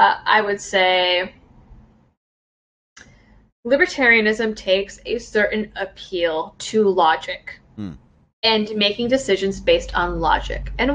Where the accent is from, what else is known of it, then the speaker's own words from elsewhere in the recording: Massachusetts, United States; I guess you would say raised liberal because I'm born and raised in Massachusetts.